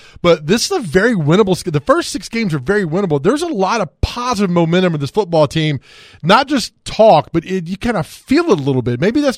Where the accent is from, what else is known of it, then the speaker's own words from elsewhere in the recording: Nashville, Tennessee, United States; I grew up in Nashville, so I know a lot of history of Vanderbilt football